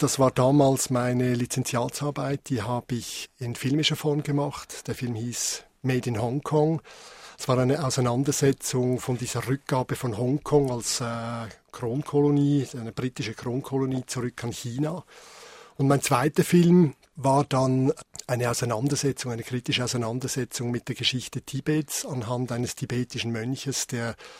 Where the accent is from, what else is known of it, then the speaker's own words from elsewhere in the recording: Switzerland; über meine Herkunft als Schweizer, als Westler nachzudenken.